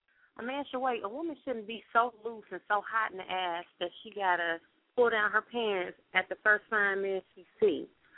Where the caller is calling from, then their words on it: Dayton, Ohio, United States; I'm calling from Dayton.